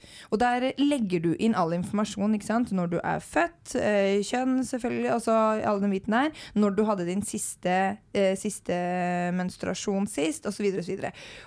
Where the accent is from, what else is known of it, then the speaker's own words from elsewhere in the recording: Drammen, Buskerud, Norway; for jeg kommer fra Drammen, ikke noen storby